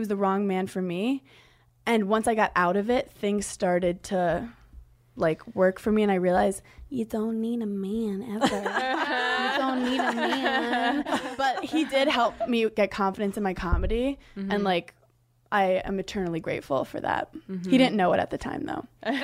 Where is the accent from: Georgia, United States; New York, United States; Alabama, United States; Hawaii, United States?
New York, United States; Brooklyn; I always had a cat growing up because I grew up in Brooklyn, so it was small.